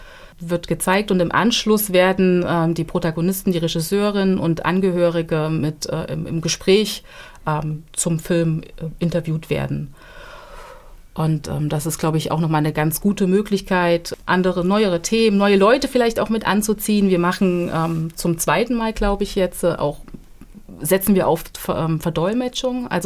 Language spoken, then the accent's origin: German; Thuringia, Germany; Aber ich glaube tatsächlich, als Thüringerin, es war schon immer da und es ist jetzt einfach nur sichtbarer.